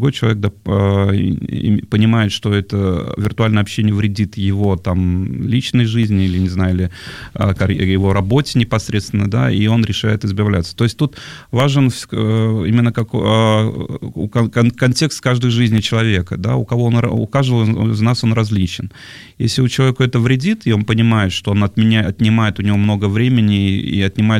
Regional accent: Tashkent, Uzbekistan; мы просто все вдвоем, Женя и я, мы из Узбекистана.

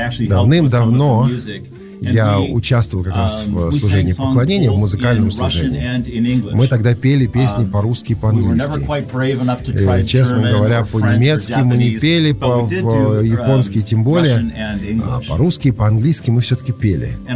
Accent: California, United States; Я из Калифорнии.

